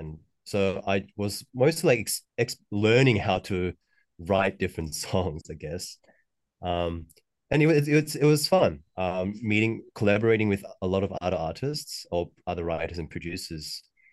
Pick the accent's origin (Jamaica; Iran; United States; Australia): Australia; also born or lived in South Korea; I guess where I come from, because I'm from Australia, but I've done most of my music in Korea.